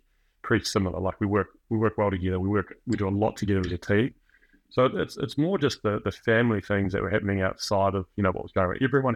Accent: New Zealand; growing up in New Zealand, love rugby, love watching the All Blacks, want to be involved, love playing, grew up playing.

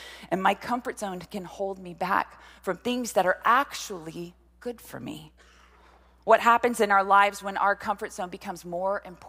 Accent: Texas, United States; I grew up right here in Central Texas on a lot of land

